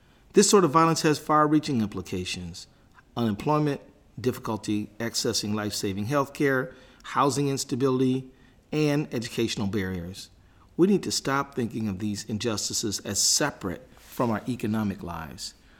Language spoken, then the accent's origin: English; Minneapolis, Minnesota, United States; And in my hometown of Minneapolis, my dear friend Andrea Jenkins just received the Democratic Party endorsement for city council.